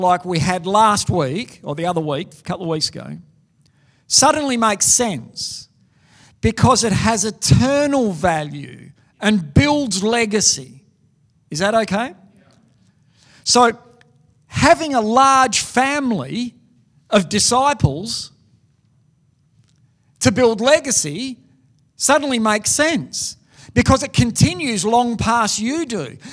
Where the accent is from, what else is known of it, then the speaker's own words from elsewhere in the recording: Western Australia, Australia; also born or lived in New South Wales; we moved back from New South Wales, we're West Australians, to start a church.